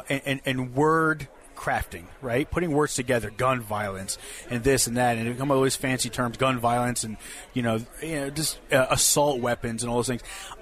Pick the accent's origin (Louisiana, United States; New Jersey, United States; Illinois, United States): New Jersey, United States; I'm from New Jersey, but what's happening in New Jersey does not stay in New Jersey.